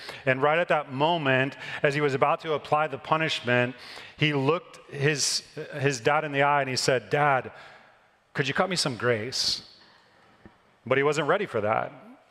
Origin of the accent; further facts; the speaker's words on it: Midwest, United States; People drive cars around here that I never thought I would ever see in my life when I grew up in the Midwest.